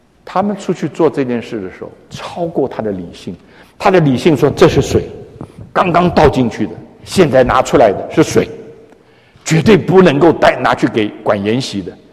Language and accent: Chinese; China; 犹太人跟我们中国人一样聪明啊